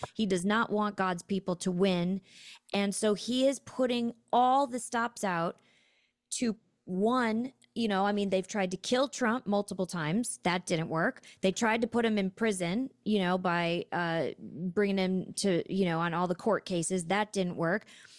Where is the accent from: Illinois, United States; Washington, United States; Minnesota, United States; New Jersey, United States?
Illinois, United States; Chicago; accent: Chicago; There's still aspects of my Chicago that jump in there, but I do love it.